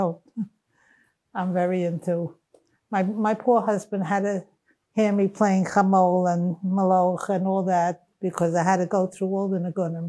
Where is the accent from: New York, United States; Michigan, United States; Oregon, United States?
New York, United States; Brooklyn; Brooklyn, Bensonhurst.